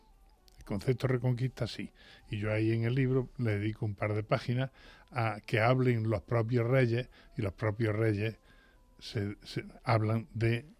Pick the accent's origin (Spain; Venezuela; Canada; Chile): Spain; Jaén, Andalusia; Yo que soy de Jaén, allí el olivar está